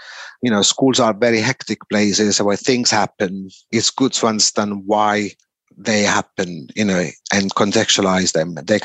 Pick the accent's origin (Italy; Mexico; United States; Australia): Italy; I was brought up in Italy and went to a technical school.